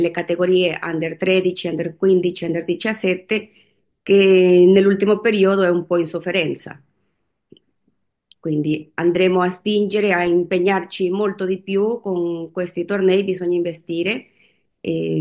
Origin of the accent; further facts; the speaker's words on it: Rome, Lazio, Italy; Io sono di Roma.